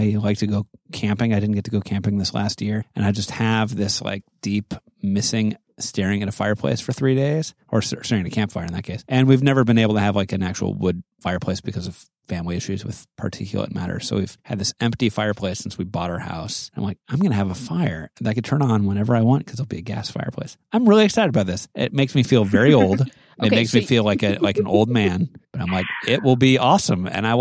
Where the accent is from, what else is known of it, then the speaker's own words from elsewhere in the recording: Hawaii, United States; also born or lived in Phoenix, United States; I grew up in Hawaii, right? So like fireplaces were, and Phoenix. So Phoenix and Hawaii, not places where there's a lot of fireplaces growing up.